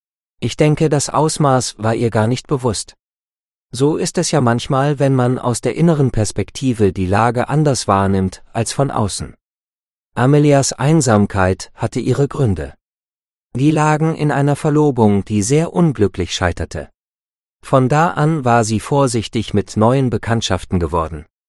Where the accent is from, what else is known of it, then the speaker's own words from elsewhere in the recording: Edmonton, Alberta, Canada; Amelia wohnt in Edmonton in Kanada. Diese Stadt, die auch meine Heimatstadt ist, liegt am North Saskatchewan River.